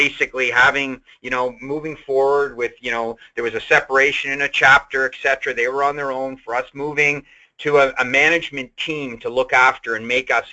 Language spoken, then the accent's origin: English; Canada; I'm not from Ontario, I'm from Canada.